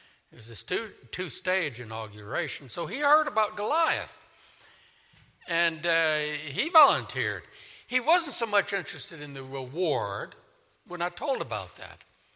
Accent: New Orleans, Louisiana, United States; And I grew up in New Orleans, and I can still show you the dueling oaks at a certain park in New Orleans.

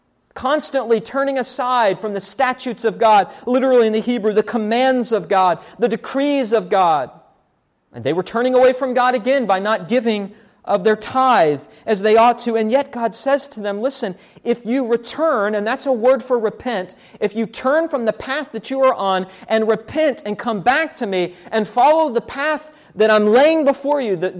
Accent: West Virginia, United States; Sounds like a good address for my home state of West Virginia.

